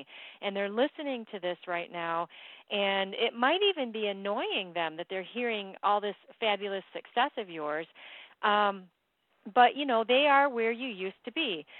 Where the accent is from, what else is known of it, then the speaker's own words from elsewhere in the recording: East Coast, United States; You know, I'm from the East Coast, and I don't just do this.